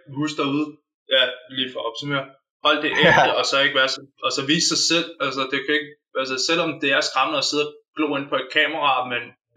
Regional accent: Vejle, Region of Southern Denmark, Denmark; Nej, det er jeg for Vejle.

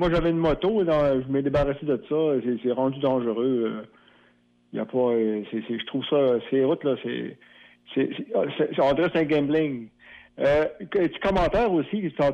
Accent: the Maritimes, Canada; Moi, je viens des Maritimes

